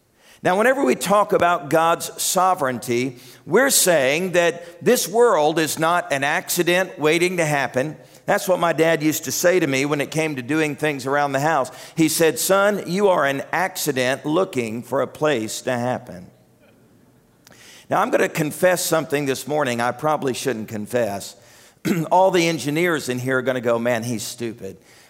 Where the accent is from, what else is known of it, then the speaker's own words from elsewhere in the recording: the South, United States; we can say it because we're from the South.